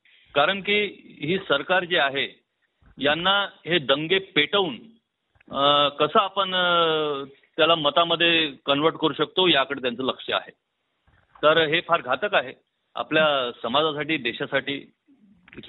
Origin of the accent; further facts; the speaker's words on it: Maharashtra, India; आता मी विदर्भाचा आहे त्यामुळे सांगतो तुम्हाला